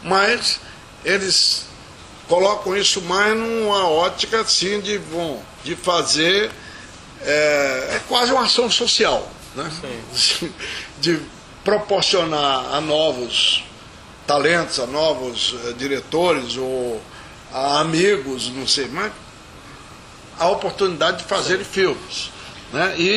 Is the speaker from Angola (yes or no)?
no; Fortaleza, Ceará, Brazil; also born or lived in Sobral; Olha, em Sobral eu só nasci. Saí de Sobral com 2 meses de idade e fui criado em Fortaleza.